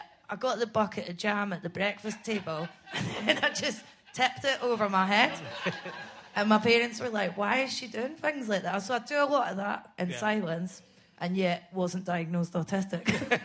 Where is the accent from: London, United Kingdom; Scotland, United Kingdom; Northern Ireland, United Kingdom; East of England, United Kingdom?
Scotland, United Kingdom; Oh, God, yeah. I hate being Scottish now.